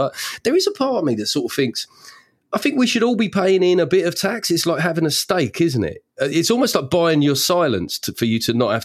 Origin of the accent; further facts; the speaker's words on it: England, United Kingdom; we're British and that's ultimately what we want to do?